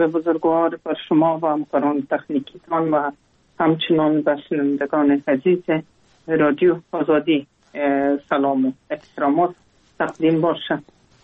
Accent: Kabul, Afghanistan; جای به جای دیگه در کابل ماندیم. پانتون خود تفیلات عالی خود کلش در کابل ختم کردیم و تفیلات ما به سر رسندیم. در یک خانواده روشن فکر به دنیا آمدیم.

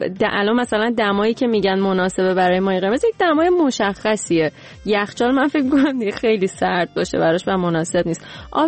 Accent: Iran; moved away; ما دیگه وقتی از ایران اومدیم بیرون دیگه عید و غیر عید نداره

